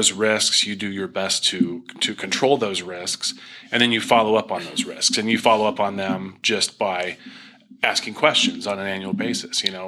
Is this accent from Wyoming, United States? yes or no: no; Iowa, United States; And by the way, I grew up in Iowa.